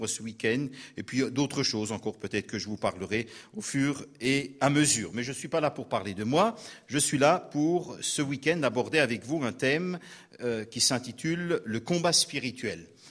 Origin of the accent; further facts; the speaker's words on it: Grand Est, France; je suis alsacien. Nous avons des origines dans la famille suisse-almanique.